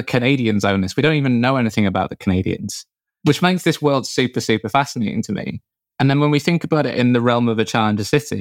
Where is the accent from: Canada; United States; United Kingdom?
United Kingdom; as a Brit growing up